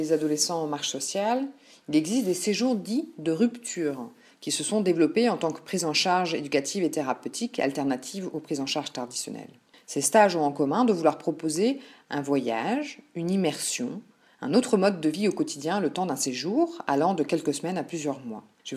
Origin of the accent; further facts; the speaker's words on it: Brittany, France; En tant que bretonne